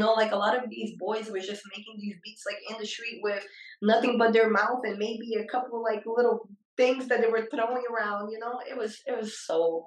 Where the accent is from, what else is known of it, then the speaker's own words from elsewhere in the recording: Rio de Janeiro, Brazil; English is a second language; now in United States; like a lot of the other Brazilians here in the U.S. don't like, you know, when I tell them like I'm from Rio